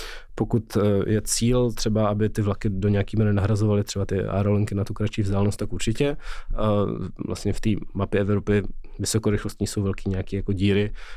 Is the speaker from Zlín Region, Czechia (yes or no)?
no; Brno, South Moravian Region, Czechia; protože já jsem vlastně z Brna, takže jsem hodně času vlastně v životě strávil cestování mezi Brnem a Prahou.